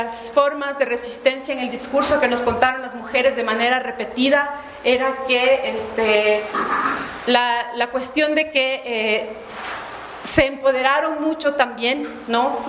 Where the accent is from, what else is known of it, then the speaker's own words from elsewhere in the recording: Ecuador; que no nos benefician a nosotros tampoco como ecuatorianos.